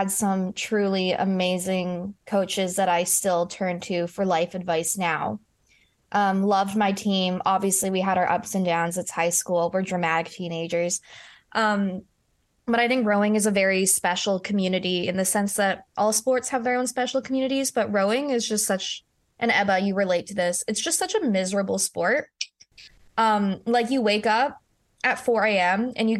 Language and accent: English; Vancouver, British Columbia, Canada; I'm from Vancouver and I raced down in Washington